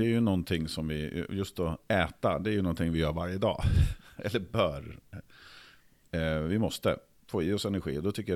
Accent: Nykvarn, Stockholm County, Sweden; Jag kommer från Nykvarn

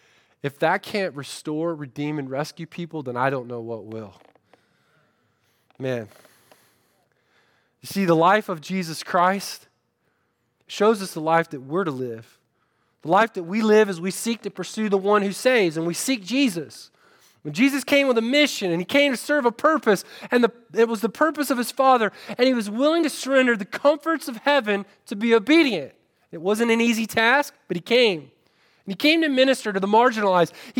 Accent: Winter Haven, Florida, United States; I grew up in a little town called Winter Haven, Florida.

